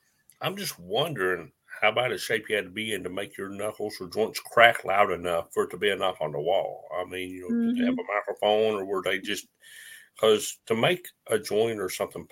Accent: Appalachia, United States; you know, we're both from the Appalachians

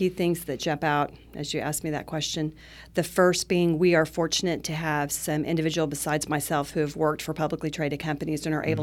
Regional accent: Oklahoma, United States; I'm from Oklahoma. I don't go North Dakota in the wintertime.

